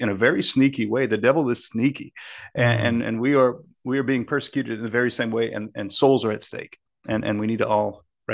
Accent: Louisiana, United States; As it turns out, I'm from South Louisiana. I live and work here now. Most Jesuits live and work in places other than where they grew up. But I grew up about 2.5 hours away from where I live now.

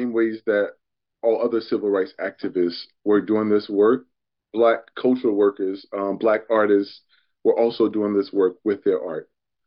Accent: Mississippi, United States; Yeah, so I mean, I'm from Mississippi, so obviously I'm biased, and obviously we know how Mississippi circulates in people's minds as backwards.

